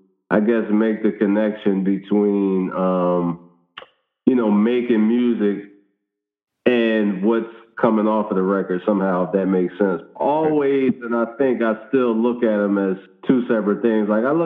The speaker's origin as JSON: {"language": "English", "town": "Philadelphia", "region": "Pennsylvania", "country": "United States", "tie": "born or raised there", "said": "I grew up in Philadelphia."}